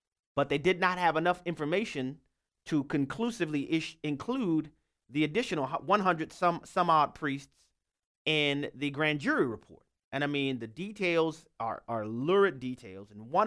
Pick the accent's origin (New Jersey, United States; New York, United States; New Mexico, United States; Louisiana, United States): Louisiana, United States; New Orleans; Most of you know I grew up in New Orleans, Louisiana, which is a heavily Catholic city.